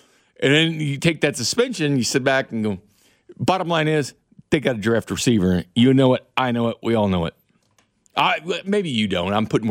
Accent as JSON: {"language": "English", "town": "Kansas City", "region": "Missouri", "country": "United States", "said": "Cab driver said, where are you from? I said, Kansas City."}